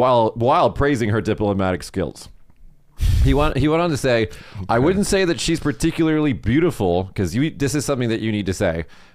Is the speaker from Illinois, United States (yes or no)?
no; Las Vegas, Nevada, United States; I lived in Las Vegas. That's my hometown. I'm from Las Vegas.